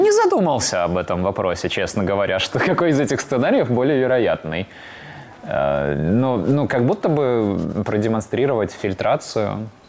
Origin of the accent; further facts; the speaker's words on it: Riga, Latvia; мы все были из Риги, это было очень родное место.